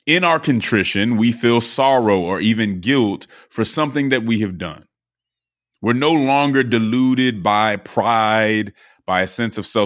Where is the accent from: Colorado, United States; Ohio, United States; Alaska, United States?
Colorado, United States; Denver; You folks know I'm from Denver.